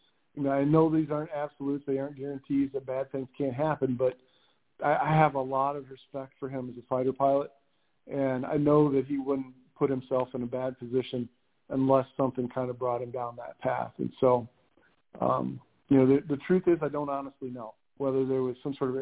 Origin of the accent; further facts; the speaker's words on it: Napoleon, Ohio, United States; He was from McClure, I was from Napoleon, and they're like literally 10 minutes apart.